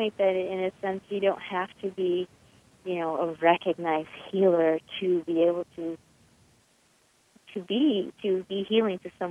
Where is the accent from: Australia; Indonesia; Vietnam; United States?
Vietnam; go to Vietnam, back to my home country.